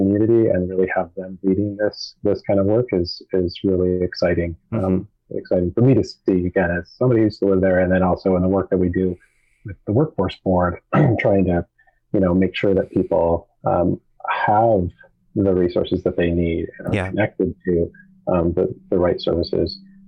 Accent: Canby, Oregon, United States; But yeah, I grew up in Canby. My family moved there when I was 6 years old, and my parents still live there now, and my aunt and some other family members.

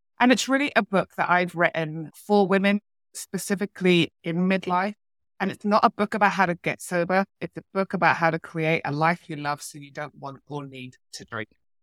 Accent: United Kingdom; now in Australia; I am British. I live on the west coast of Australia.

